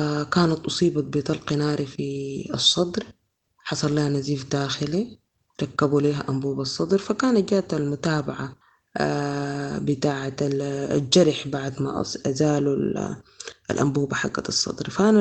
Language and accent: Arabic; Sudan; now in Libya; كسودانيين بقينا كتار في ليبيا، فأصبح التضجر من وجود السودانيين واضح في الشارع العام